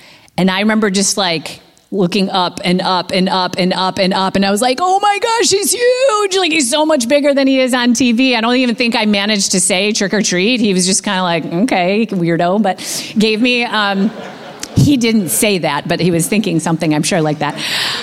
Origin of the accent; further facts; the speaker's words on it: Orchard Park, New York, United States; growing up in Orchard Park, of course, was a Bills fan, grew up watching the Bills in the glory days in the 90s